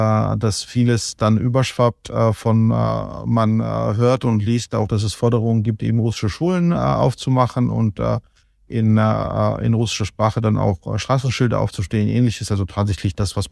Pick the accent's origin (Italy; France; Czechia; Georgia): Georgia; Kutaisi, Imereti; Ich komme aus Kutaisi, ich komme aus der zweitgrößten Stadt und es ist eben provinziell, aber auch sehr schön idyllisch. Ich mag es dort sehr.